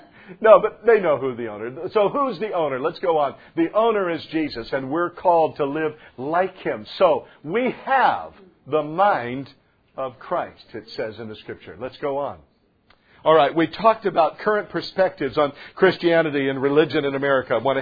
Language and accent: English; United States; Now, thank God we have the rights as Americans. I love being an American. Proud to be an American, you know?